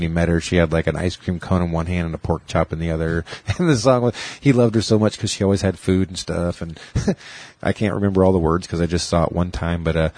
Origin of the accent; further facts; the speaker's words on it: Brownsville, Oregon, United States; Which we kind of bonded because I'm from Brownsville, Oregon.